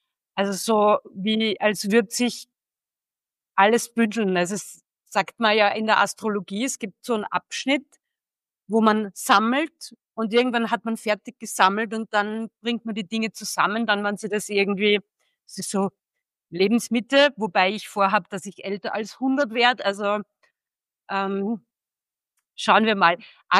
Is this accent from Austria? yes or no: yes; Austria; Ich komme aus Österreich, bin im Moment auch gerade da.